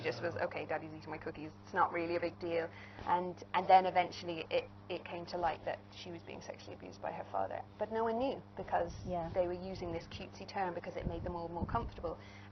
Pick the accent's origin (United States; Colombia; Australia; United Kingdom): United Kingdom; England; also born or lived in Asia; now in Ireland; And I was brought up in England and then in Asia and various different places. And then I moved here when I was about 21